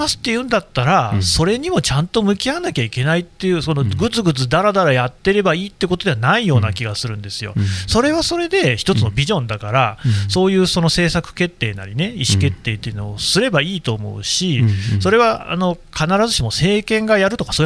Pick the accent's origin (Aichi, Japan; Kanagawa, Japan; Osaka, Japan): Aichi, Japan; Nagoya; 僕は名古屋出身なんで名古屋の方には愛着はありますけれども